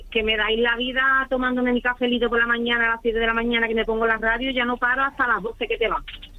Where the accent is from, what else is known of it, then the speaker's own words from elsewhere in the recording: Jerez de la Frontera, Andalusia, Spain; De Jerez, de la frontera.